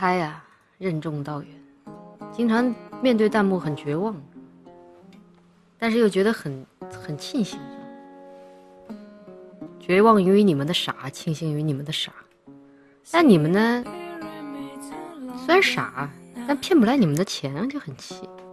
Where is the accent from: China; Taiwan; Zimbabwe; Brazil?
China; Guangdong; now in Shanghai, China; 我是广东人，离开广东很久了，来上海打工，被福建人追杀，来到上海，哎，乡音都快忘得差不多了。